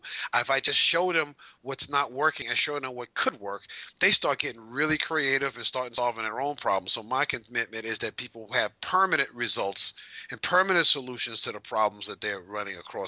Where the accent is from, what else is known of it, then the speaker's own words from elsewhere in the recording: Bronx, New York, United States; I'm the love coach. And a little bit about my background. I am from the Bronx, go Yankees.